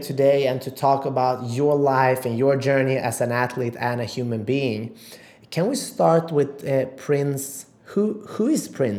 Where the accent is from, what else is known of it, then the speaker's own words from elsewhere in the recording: North Macedonia; There's a saying, I'm originally from Macedonia, and they say it's better to be the dog and the youngest one.